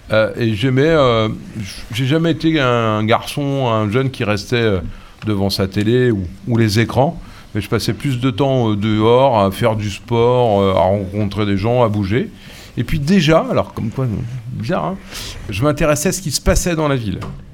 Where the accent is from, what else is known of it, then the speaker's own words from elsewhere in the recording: Saint-Nazaire, Pays de la Loire, France; J'y suis né en 1970. Et donc je suis né à Saint-Nazaire, pas très loin d'ici, juste à côté là, du parc paysager.